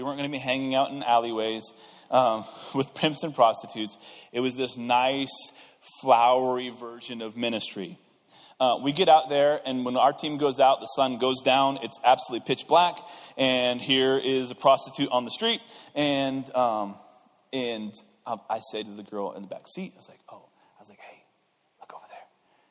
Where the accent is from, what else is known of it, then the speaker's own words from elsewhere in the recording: Iowa, United States; Okay, now, I'm not from Atlanta, right? I've seen ATL. I think … was brilliant in that movie. I listened to … a lot in the 90s, so I kind of know a little bit about ATL. Enough to know that guys from Iowa don't really have much power in the alleyways of Atlanta.